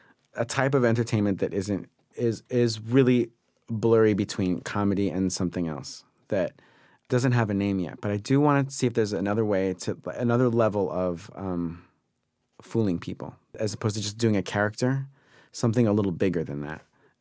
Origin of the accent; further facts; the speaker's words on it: New York, United States; I'm a city guy. I'm from New York, and I still love it there.